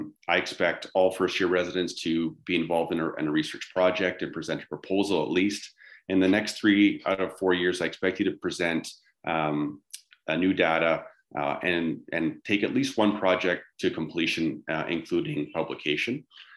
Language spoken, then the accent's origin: English; British Columbia, Canada; growing up in Lower Mainland, I was used to very dreary, wet winters.